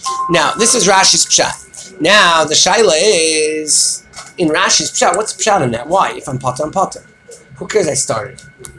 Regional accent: Baltimore, Maryland, United States; I was going to say, I'm from Baltimore, so.

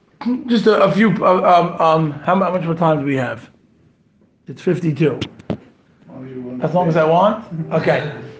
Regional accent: England, United Kingdom; Hello, I'm from England.

